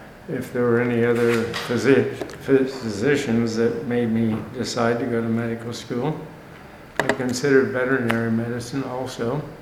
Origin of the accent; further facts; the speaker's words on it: Bluffton, Indiana, United States; I was born near Bluffton, Indiana, about 2 miles south of the country.